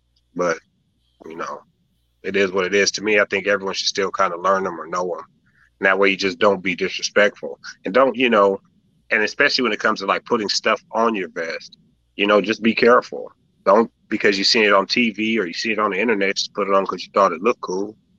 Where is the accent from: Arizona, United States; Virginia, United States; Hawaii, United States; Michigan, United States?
Arizona, United States; now in Long Beach, United States; No. I'm originally from Arizona.